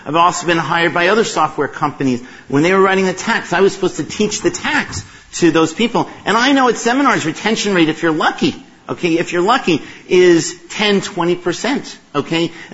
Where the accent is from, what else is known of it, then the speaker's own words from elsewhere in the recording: New York, United States; it doesn't matter that we only have an hour to do this because I'm from New York and I can talk faster than this.